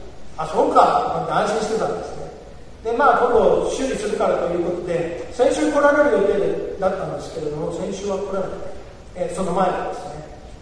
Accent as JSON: {"language": "Japanese", "town": "Kokura", "region": "Fukuoka", "country": "Japan", "said": "九州ですか、私小倉ですよって言ったら"}